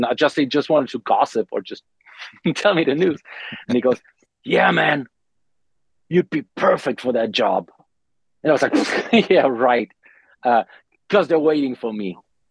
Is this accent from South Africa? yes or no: no; Germany; moved away; I'm from Germany, obviously. I moved to LA first, and I was in LA for a couple of years. Then I moved to Vegas. I was in Vegas for 6 years.